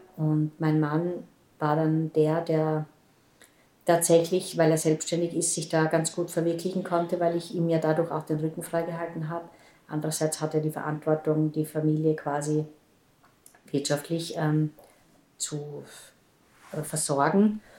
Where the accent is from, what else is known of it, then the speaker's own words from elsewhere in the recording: Graz, Styria, Austria; moved away as an adult; now in Vienna, Austria; bin irgendwann von Graz nach Wien gegangen